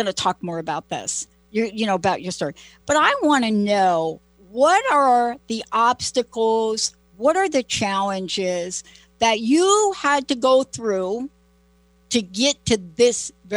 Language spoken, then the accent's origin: English; East Coast, United States; now in Seattle, United States; I'm in Seattle. I grew up on the East Coast. I'm in Seattle.